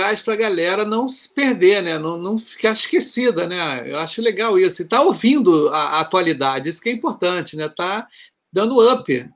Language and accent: Portuguese; Rio de Janeiro, Brazil; eu sou do Rio